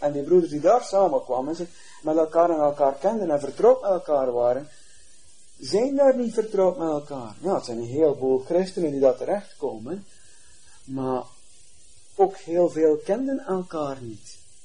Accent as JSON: {"language": "Dutch", "town": "Nieuwpoort", "region": "West Flanders", "country": "Belgium", "said": "Moesten wij nog maar als Belgen hier uit Nieuwpoort weggerukt worden."}